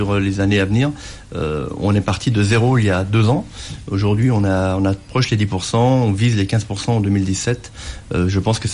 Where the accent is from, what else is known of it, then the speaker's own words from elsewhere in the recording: Bourgogne-Franche-Comté, France; Je suis issu de la Bourgogne, donc les vins bourguignons me touchent au cœur.